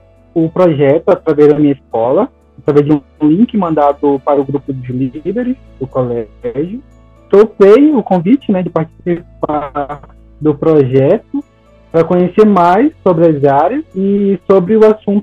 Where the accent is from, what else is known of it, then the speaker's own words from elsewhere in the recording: Caravelas, Bahia, Brazil; sou daqui da cidade de Caravelas, no extremo sul da Bahia.